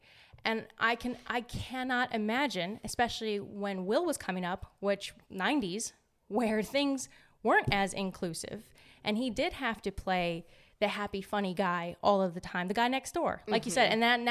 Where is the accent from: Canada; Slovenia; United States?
United States; it's not like I grew up in Mexico, personally, right? I don't speak Spanish, right?